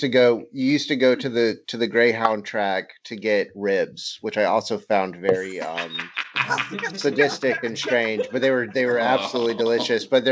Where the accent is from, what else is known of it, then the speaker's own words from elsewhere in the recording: Florida, United States; I grew up in Florida, which is one of the few.